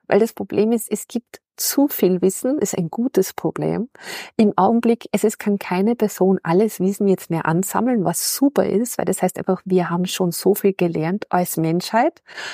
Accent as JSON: {"language": "German", "town": "Kuchl", "region": "Salzburg", "country": "Austria", "said": "ich komme aus Kuchl, das ist ein kleiner Ort in der Nähe von Salzburg, 20 Kilometer südlich."}